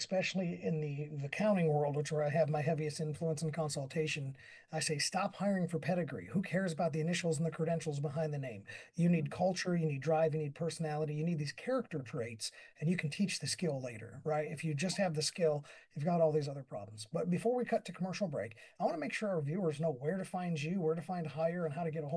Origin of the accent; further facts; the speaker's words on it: Kentucky, United States; How do I keep maybe my Kentucky culture, my hometown touch, while growing and professionalizing myself